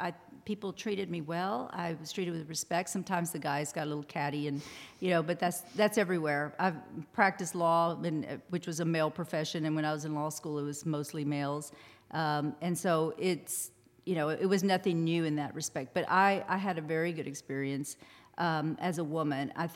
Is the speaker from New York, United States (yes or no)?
no; San Marcos, Texas, United States; moved away as an adult; also born or lived in Rio Grande Valley; I was raised in San Marcos, so I wasn't even from the Rio Grande Valley. I moved there in 1991 after I got out of law school.